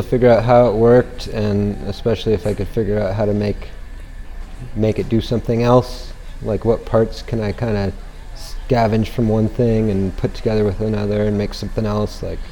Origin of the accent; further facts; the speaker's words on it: Albuquerque, New Mexico, United States; Yep. I grew up in the Knob Hill area, right here in Albuquerque.